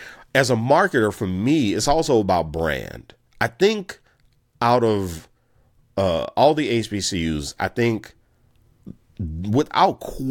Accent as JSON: {"language": "English", "town": "New Orleans", "region": "Louisiana", "country": "United States", "said": "Heck, I'm from New Orleans, where we have the biggest producer of black doctors in the nation, Xavier University of Louisiana."}